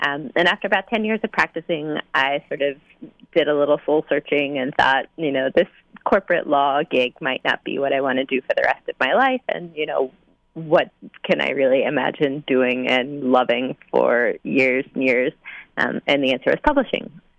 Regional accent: Texas, United States; I was an English major in college, and I grew up in Texas, but I knew that I wanted to live in New York

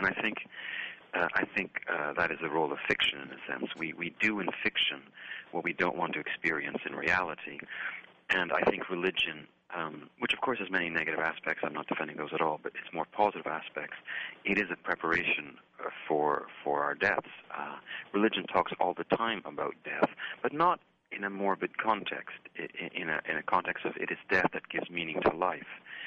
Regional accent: Canada; also born or lived in France; I'm Canadian. I don't speak Portuguese. I had lived in Europe before. I lived 4 years in France as a child.

